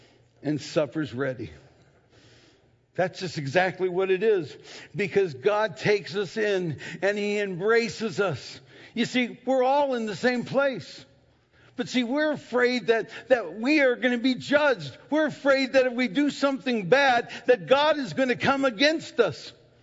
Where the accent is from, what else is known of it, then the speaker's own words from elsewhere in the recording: Erie, Pennsylvania, United States; he came up to my hometown Erie and vacationed one summer up at Presque Isle, which is the state park in there, my hometown.